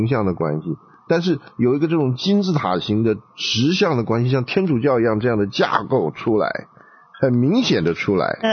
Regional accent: China; 对，我们中国人真的是不太善于检讨

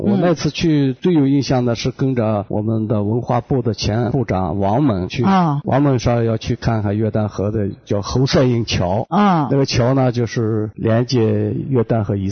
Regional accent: Huan County, Gansu, China; 我一直到12岁我才离开了甘肃环县到兰州去。

